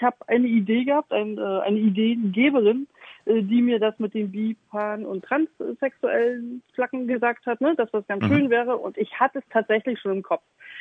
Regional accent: Stralsund, Mecklenburg-Vorpommern, Germany; born there; moved away as an adult; also born or lived in Hamburg; now in Elmshorn, Germany; Und ich bin kurz vor 44 Jahre alt. Gebürtige Stralsunderin, wer das nicht kennt, das ist in MacPom und führt genau auf die schöne Insel Rügen. Und bin seit meinem 21. Geburtstag Hamburgerin.

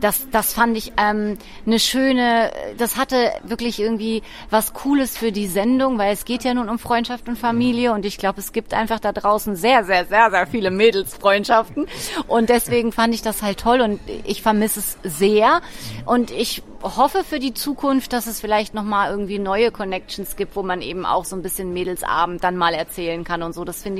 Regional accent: Baden-Baden, Baden-Württemberg, Germany; weil wir kommen beide aus Baden-Baden.

